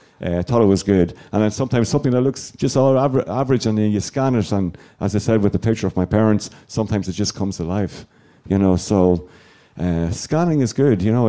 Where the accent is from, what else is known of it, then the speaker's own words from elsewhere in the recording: Dundalk, County Louth, Ireland; from my hometown of Dundalk, which my brother did.